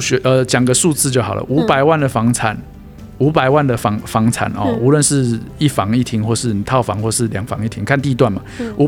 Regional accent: Taiwan; now in Dubai, United Arab Emirates; 我们就是台湾人在杜拜开车

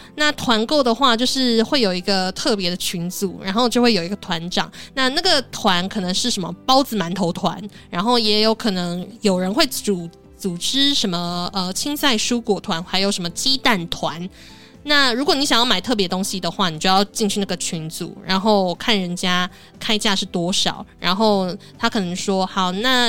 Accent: Taiwan; 然后呢，我就是台湾人

